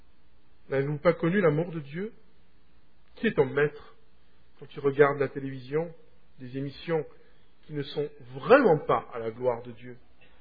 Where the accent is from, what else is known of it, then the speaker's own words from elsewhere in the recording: Provence-Alpes-Côte d'Azur, France; moved away as an adult; il y a 4 ans et demi, j'ai quitté ma terre natale, ma Provence natale, un coin qui est béni par les dieux. Ma maison, au bord de la mer, de la Méditerranée